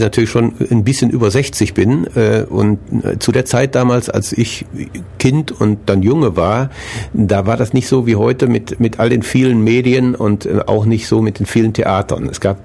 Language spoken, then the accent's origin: German; Essen, North Rhine-Westphalia, Germany; Die erste Disco in Essen, wo ich groß geworden bin, die wurde 1964 aufgemacht irgendwie.